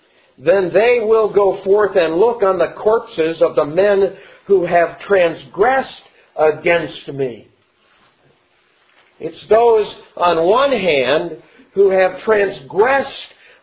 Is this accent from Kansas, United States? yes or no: yes; Kansas, United States; and since we're from Kansas and the Big 12 out there